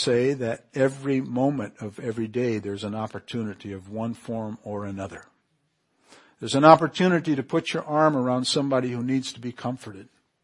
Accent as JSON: {"language": "English", "region": "Canary Islands", "country": "Spain", "tie": "born or raised there", "said": "Boy, this is one that I remember growing up in the Canary Islands in the 50s."}